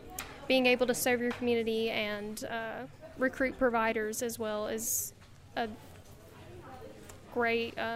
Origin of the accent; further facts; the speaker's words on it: Cookeville, Tennessee, United States; So, and I'm also from Cookeville.